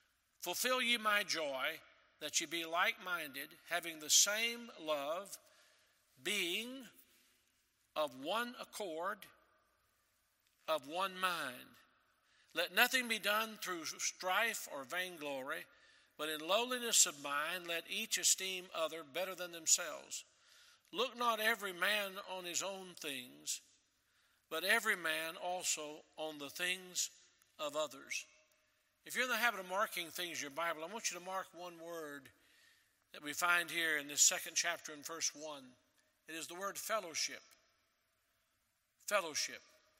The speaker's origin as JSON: {"language": "English", "country": "United States", "tie": "born there", "said": "I'm grateful to God that I was born in America. I could have been born anywhere in the world, but this is my country, and I thank God for my country."}